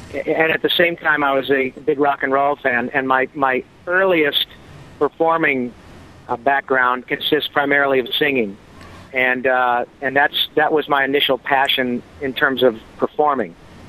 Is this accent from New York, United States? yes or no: no; Detroit, Michigan, United States; also born or lived in Flint; But no, I grew up born in Detroit and raised in and around Detroit on Flint, Michigan.